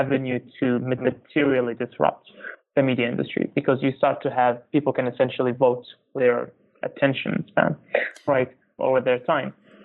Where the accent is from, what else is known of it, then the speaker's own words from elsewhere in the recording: New Zealand; You know, I grew up in New Zealand